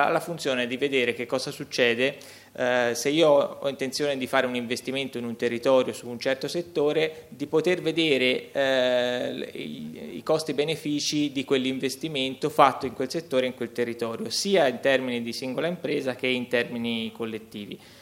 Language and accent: Italian; Florence, Tuscany, Italy; anch'io sono di Firenze